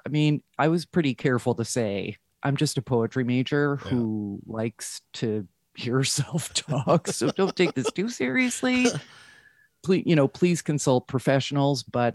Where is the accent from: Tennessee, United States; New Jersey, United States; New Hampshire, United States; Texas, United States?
New Jersey, United States; I grew up in New Jersey, very nice sort of average suburban upbringing.